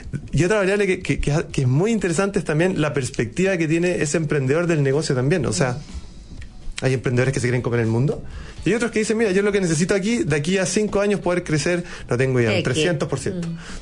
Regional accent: Chile; Pero como buen chileno, traten de no dejarlo para el final.

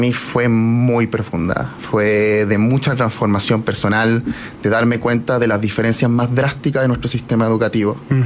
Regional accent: Chile; Efectivamente, soy el primer chileno.

